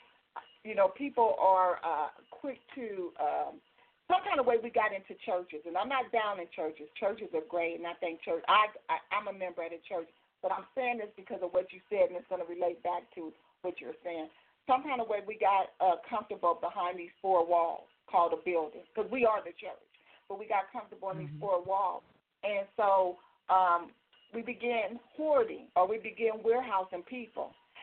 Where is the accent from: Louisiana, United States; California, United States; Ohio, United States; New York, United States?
California, United States; Torrance; born there; but I was born in Torrance General, and then you had Big General downtown.